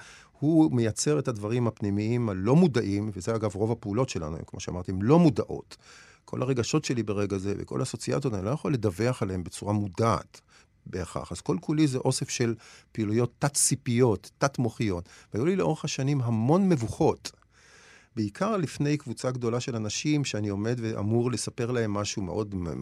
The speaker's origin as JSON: {"language": "Hebrew", "town": "Nof Yam", "region": "Tel Aviv District", "country": "Israel", "tie": "born or raised there", "said": "אז נגיד, אני גדלתי בנוף ים"}